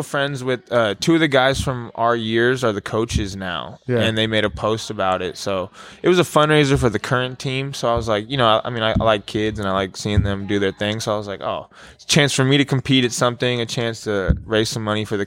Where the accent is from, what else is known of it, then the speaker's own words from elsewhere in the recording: Fairfield, United States; so I grew up in Fairfield, and I kind of did some random martial arts, you know, off and on as a kid